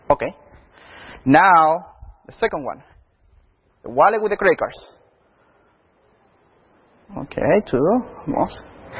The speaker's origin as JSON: {"language": "English", "town": "Houston", "region": "Texas", "country": "United States", "said": "I'm an accountant from Houston, Texas."}